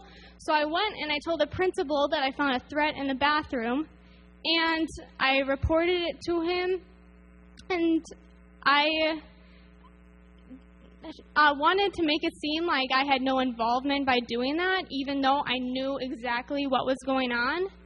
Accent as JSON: {"language": "English", "town": "Marshfield", "region": "Wisconsin", "country": "United States", "said": "I'm from Marshfield, Wisconsin, right in the middle, and all around Wisconsin and other states too"}